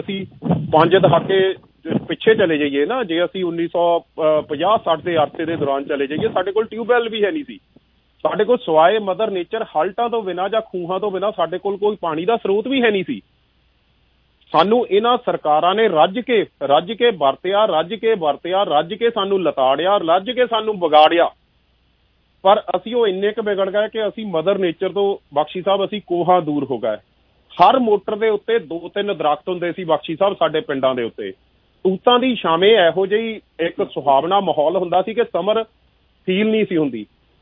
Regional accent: Punjab, India; ਅਸੀਂ ਦੁਆਬੇ ਵਾਲੇ ਬੰਦੇ ਹਾਂ, ਅਸੀਂ ਪਹਾੜਾਂ ਦੇ ਲਾਗੇ ਪੈਰਾਂ 'ਚ ਰਹੀਦਾ

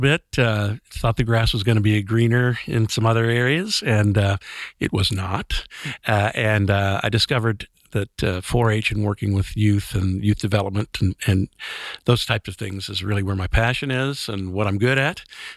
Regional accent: Buckhannon, West Virginia, United States; Well, I grew up in Buchanan, West Virginia, which is a small town.

